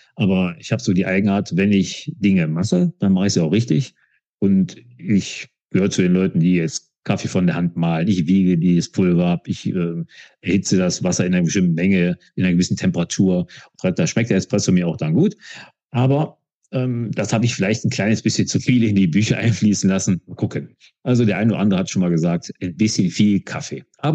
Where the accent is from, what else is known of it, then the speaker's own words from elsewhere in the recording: Wuppertal, North Rhine-Westphalia, Germany; Ich komme aus Wuppertal.